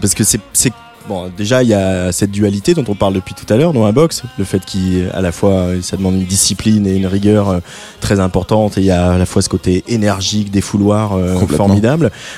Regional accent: Normandy, France; Et en plus, en tant que Normand, voilà.

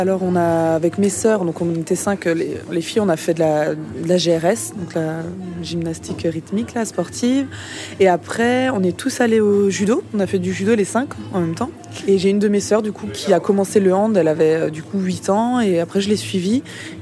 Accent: Mulhouse, Grand Est, France; born there; Je suis née à Mulhouse. Je viens d'une fratrie, on est 9 en tout

